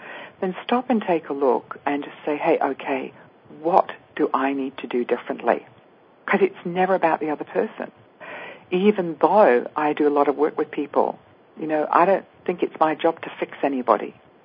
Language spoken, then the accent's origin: English; England, United Kingdom; I come from England